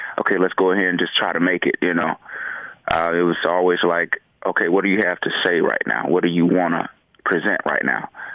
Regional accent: Atlanta, Georgia, United States; You know, the show took place in Atlanta. I'm from Atlanta.

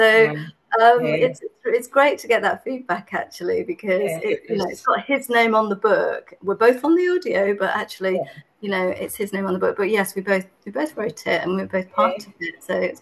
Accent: Wigan, North West England, United Kingdom; So I grew up in Wigan in Lancashire, in the northwest of England.

